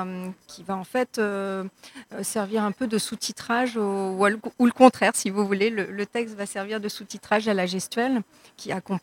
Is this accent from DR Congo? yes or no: no; France; Ça a été tendu parce que je suis française.